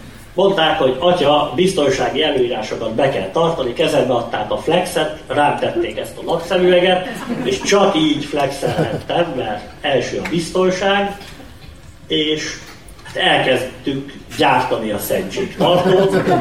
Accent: Hungary; mert magyarok vagyunk, Szent István népe vagyunk, és a kereszt az a jel, amiben hiszünk.

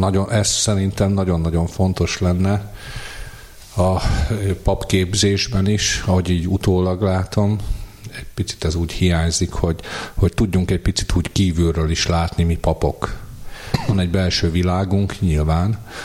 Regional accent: Bajna, Komárom-Esztergom, Hungary; Én Esztergomban születtem 1976-ban, és az Esztergom közeli Bajna községben nevelkedtem. Nagyszüleim, szüleim hatása, akik mélyen vallásos emberek voltak

